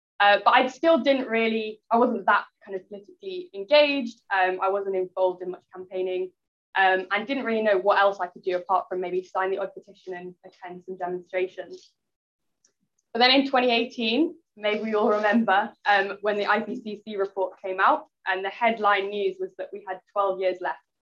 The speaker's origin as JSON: {"language": "English", "region": "London", "country": "United Kingdom", "tie": "born or raised there", "said": "I grew up in London, but I'm now studying geography at Lancaster University."}